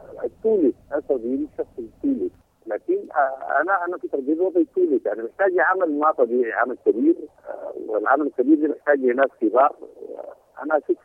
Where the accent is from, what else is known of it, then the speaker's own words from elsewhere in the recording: Sudan; ده أكبر دليل على عشان احنا كسودانيين هم في مشاريع زي دي يعني.